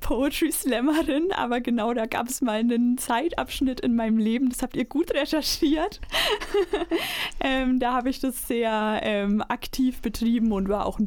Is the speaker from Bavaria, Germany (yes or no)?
yes; Hof, Bavaria, Germany; born there; now in Erfurt, Germany; Ich bin Zugezogene und zwar komme ich aus Oberfranken, gebürtig aus Hof, studiert habe ich in Coburg.